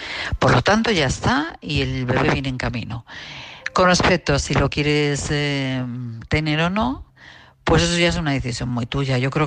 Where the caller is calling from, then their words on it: Madrid, Community of Madrid, Spain; de Madrid.